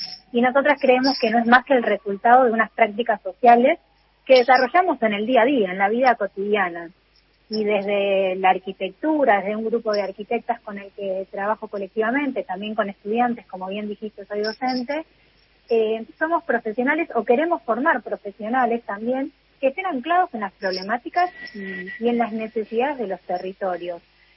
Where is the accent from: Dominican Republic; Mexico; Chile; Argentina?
Argentina; Lanús, Buenos Aires Province; yo soy de Lanús, del conurbano bonaerense